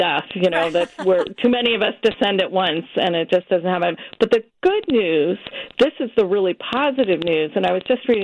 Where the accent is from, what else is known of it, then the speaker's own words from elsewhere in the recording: San Francisco, California, United States; I grew up in the Bay Area, San Francisco